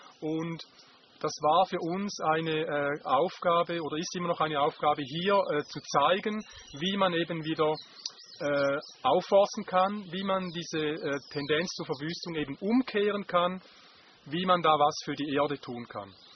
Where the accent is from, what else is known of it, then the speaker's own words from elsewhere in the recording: Switzerland; moved away; Ja, wir kommen ja ursprünglich aus der Schweiz